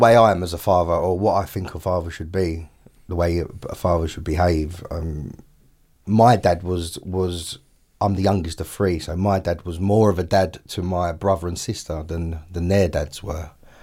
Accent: East End, London, United Kingdom; accent: Cockney; now in Essex, United Kingdom; I'm from around here, not far from here. Yeah, I'm an East End boy. Yeah, went to school in Bethnal Green.

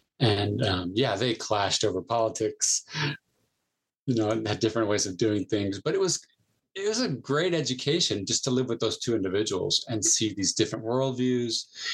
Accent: San Jose, California, United States; Yeah, I was raised in San Jose, California, by a liberal Mormon and a conservative Mormon.

